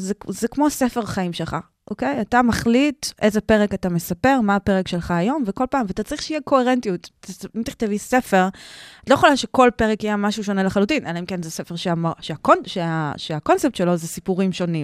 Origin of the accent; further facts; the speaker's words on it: South Africa; also born or lived in United States; now in Israel; אני גדלתי בדרום אפריקה, ארצות הברית, אז זה בא לי נורא טבעי.